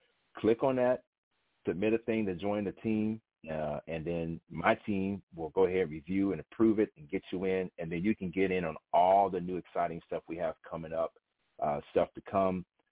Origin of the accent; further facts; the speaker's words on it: Dayton, Ohio, United States; I'm going back to my hometown, Dayton, Ohio.